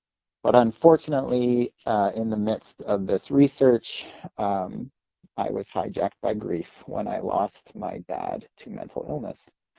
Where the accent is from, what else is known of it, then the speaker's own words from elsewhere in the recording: Kitchener-Waterloo, Ontario, Canada; also born or lived in Guelph / Hamilton; now in Montreal, Canada; I grew up in Kitchener-Waterloo, lived for a time in Guelph and a time in Hamilton, and have been based in Montreal for the past 6 years now.